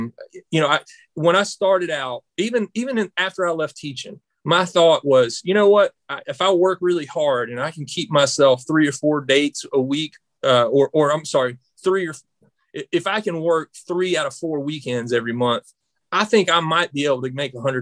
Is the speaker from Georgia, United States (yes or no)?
yes; Georgia, United States; They know I'm from Georgia, you know.